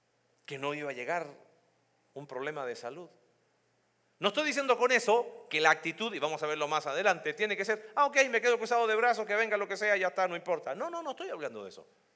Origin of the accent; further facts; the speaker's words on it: Chile; Saben que chilenos y argentinos hacemos bromas con eso.